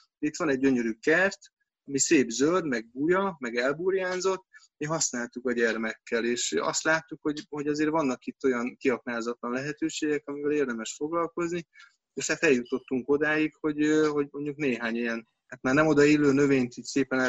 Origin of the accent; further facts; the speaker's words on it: Budapest, Hungary; Szerintem ilyen kb. 7-8 éve lakok itt. Én Rákoskeresztúri gyerek vagyok, 17. kerületben születtem, ott nevelkedtem. Aztán, amikor beköltöztem, hát nyilván már a párommal kezdtünk le a második kerületben lakni. Először egy kis lakásban, most, hogy gyermek van egy nagyobban.